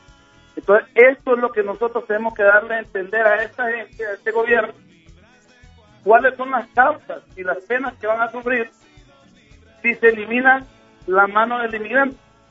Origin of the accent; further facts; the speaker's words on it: Honduras; porque como buen hondureño te puedo decir que nosotros hemos dejado vulgarmente el lomo, nos hemos partido el lomo en este país